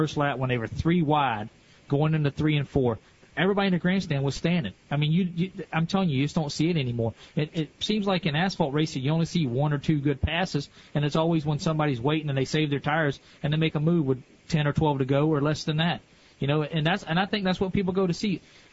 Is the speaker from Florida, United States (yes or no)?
yes; Gainesville, Florida, United States; also born or lived in Archer; I grew up in Archer for a little while, and I was actually born in Gainesville and raised up there.